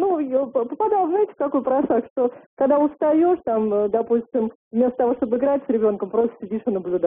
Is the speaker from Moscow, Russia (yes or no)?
yes; Moscow, Russia; Дело в том, что я сама москвичка, проработала очень много лет няней.